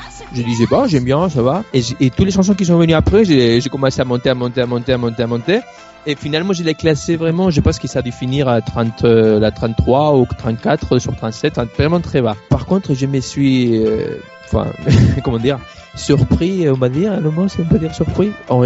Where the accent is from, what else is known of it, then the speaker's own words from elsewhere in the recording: Spain; Peut-être c'est parce qu'évidemment, je suis espagnol